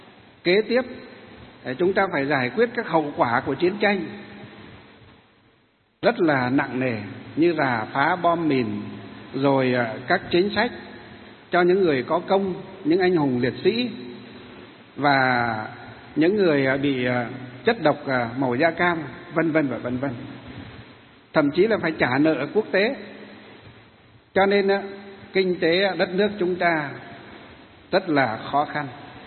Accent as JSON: {"language": "Vietnamese", "region": "Hòa Bình", "country": "Vietnam", "tie": "born or raised there", "said": "chúng tôi được sinh ra ở tỉnh Hòa Bình. Tỉnh Hòa Bình là gì? là cái tỉnh mà làm ra một trong những cái thủy điện đầu tiên của Việt Nam chúng ta là thủy điện Hòa Bình."}